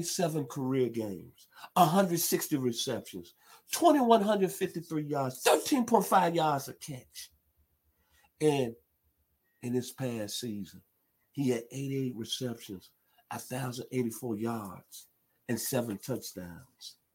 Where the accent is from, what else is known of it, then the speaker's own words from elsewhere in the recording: Memphis, Tennessee, United States; out of my hometown, Memphis, Tennessee.